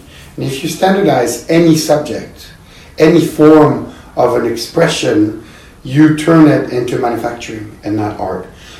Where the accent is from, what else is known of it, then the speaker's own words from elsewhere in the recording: Lausanne, Vaud, Switzerland; I was born and raised in Switzerland.